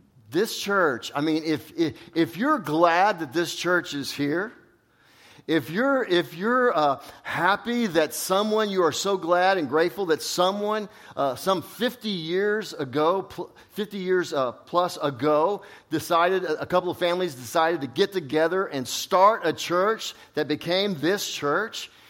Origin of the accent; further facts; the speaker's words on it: Texas, United States; I'm from Texas, and I don't know if that makes you think, oh, yay, another person from Texas, or, oh, yay, another person from Texas.